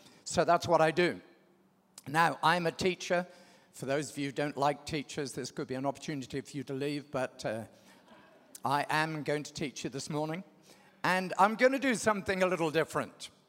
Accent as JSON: {"language": "English", "region": "England", "country": "United Kingdom", "tie": "born or raised there", "said": "I was brought up in England in a traditional church. I wasn't a Christian."}